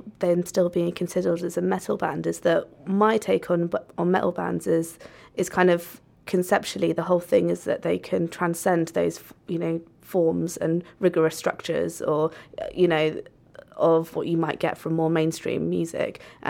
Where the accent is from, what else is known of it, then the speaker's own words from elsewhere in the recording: India; being an Indian